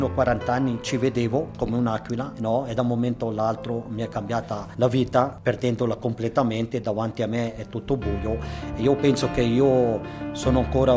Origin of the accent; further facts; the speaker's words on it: Poschiavo, Graubünden, Switzerland; also born or lived in Bellinzona; sono di Poschiavo, sono nato a Bellinzona, ora abito a Poschiavo